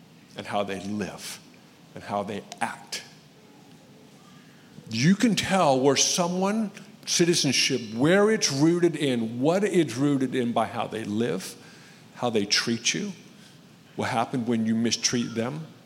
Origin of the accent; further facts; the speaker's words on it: United States; Like when I travel the world, people know I'm an American, and I'm not even that loud of one.